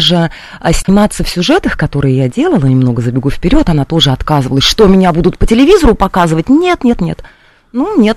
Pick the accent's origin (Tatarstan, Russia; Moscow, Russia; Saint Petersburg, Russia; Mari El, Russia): Mari El, Russia; в 19 лет я поступила в Марийский республиканский колледж культуры и искусств у себя на родине в Республике Мариэл.